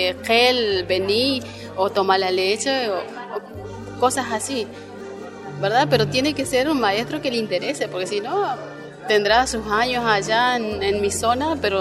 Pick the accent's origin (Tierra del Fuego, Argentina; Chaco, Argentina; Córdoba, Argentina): Chaco, Argentina; Sausalito; Soy del Sausalito, Chaco, Argentina. Soy de la comunidad wichí.